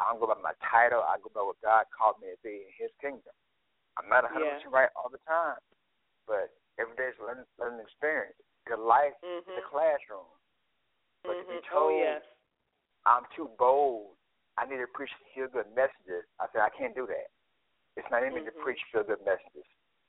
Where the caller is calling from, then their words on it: Arkansas, United States; Arkansas.